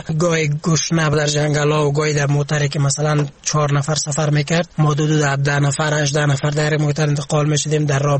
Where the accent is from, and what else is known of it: Afghanistan; also born or lived in Germany